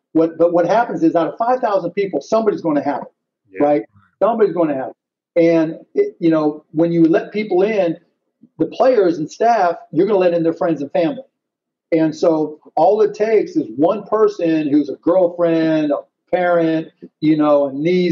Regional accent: Pittsburgh, Pennsylvania, United States; I grew up in Pittsburgh. I'm a big Steelers fan

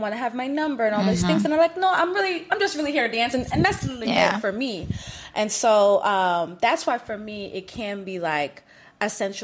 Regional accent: Jamaica; you guys know I'm Jamaican looking

